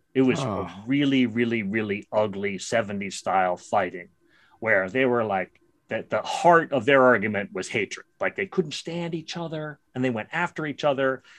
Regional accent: Brooklyn, New York, United States; I grew up in Brooklyn, New York.

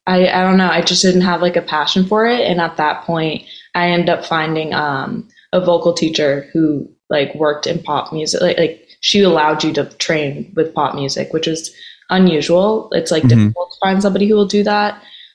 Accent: New England, United States; especially because we're from New England.

